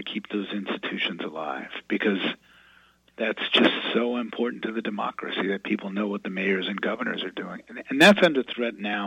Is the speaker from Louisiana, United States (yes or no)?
yes; New Orleans, Louisiana, United States; And as a kid growing up in New Orleans, I had access to only two newspapers, the States Item and the Times-Picayune.